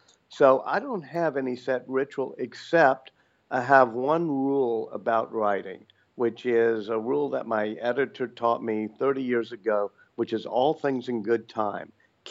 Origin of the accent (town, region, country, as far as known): Louisiana, United States; born or raised there